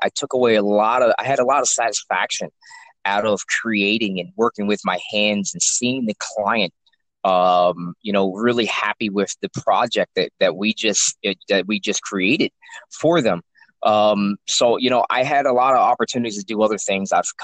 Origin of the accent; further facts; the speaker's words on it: Trenton, New Jersey, United States; also born or lived in Princeton; I grew up in Trenton area and Ewing Township, my early years, and in around 8th grade, my mother got a job in Princeton, and we ended up moving to Princeton.